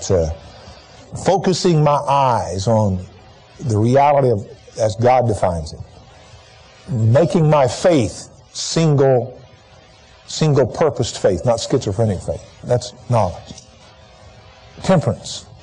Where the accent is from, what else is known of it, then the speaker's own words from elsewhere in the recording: Alabama, United States; I grew up in Alabama, as many of you know, and I grew up in the era when George Wallace was running for office